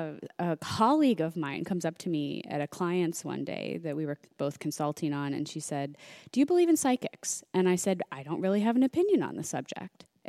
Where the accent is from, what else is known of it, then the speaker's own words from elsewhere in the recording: Midwest, United States; I grew up in the Midwest, like strict Irish Catholic family, went to Catholic school my whole life.